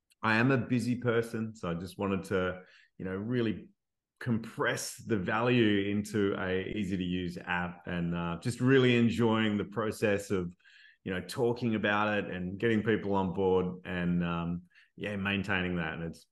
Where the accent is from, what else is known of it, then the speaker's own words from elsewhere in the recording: Perth, Western Australia, Australia; I'm from Perth, Western Australia, maybe the most isolated city in the world